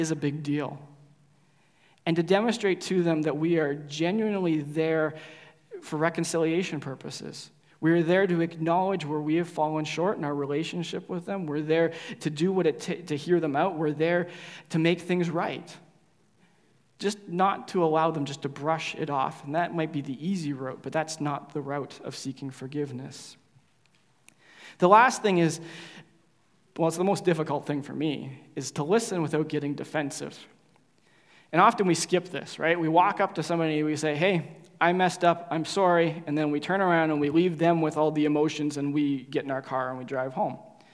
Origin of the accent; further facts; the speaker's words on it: Canada; But basically, it means that as a Canadian society, well, we don't identify Canadian society doesn't identify with our story as followers of Jesus or as the church like it did at one point in time.